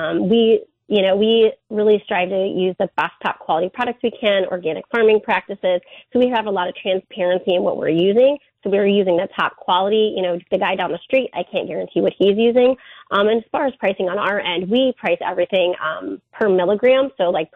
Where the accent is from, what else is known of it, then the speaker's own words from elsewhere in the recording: Iowa, United States; I am from Iowa originally, yeah.